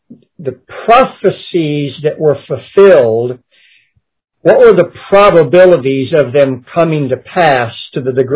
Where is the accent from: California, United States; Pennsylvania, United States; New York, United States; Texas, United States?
Texas, United States; I'm from Texas. My wife and I are from Texas originally.